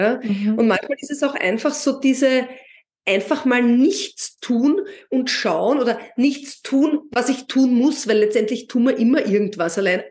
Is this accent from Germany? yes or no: no; Vienna, Austria; born there; ich bin in Wien geboren und lebe jetzt am Rand von Wien in Biesenberg.